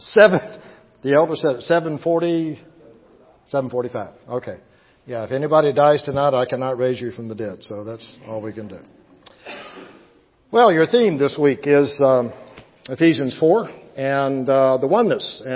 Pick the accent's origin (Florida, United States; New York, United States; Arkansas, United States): Florida, United States; Plant City; I grew up in Plant City and grew up in the church